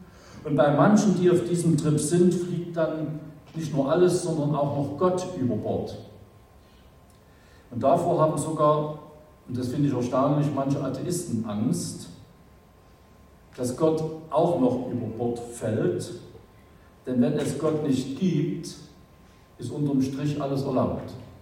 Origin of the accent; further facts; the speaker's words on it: Saxony, Germany; Ich komme ja aus Sachsen, ich wohne im Vogtland.